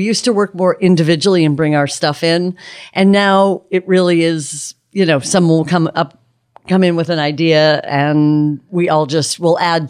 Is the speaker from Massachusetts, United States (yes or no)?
yes; Boston, Massachusetts, United States; I'm from Boston. We say retard.